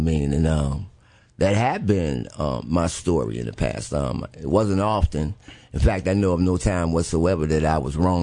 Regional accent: Newark, New Jersey, United States; also born or lived in Virginia; But I was actually born here in Virginia, but I grew up in Newark, New Jersey.

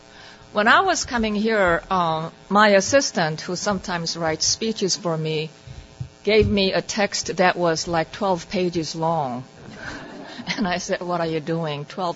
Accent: South Korea; I was growing up in Korea in the 1970s

